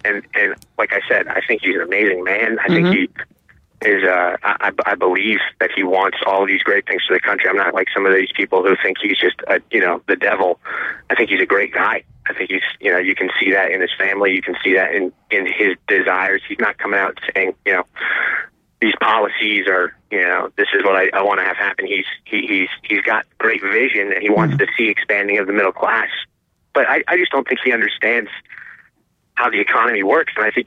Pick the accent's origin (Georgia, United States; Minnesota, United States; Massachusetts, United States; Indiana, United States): Massachusetts, United States; And I'm from Massachusetts, you know, I understand a little bit about the guy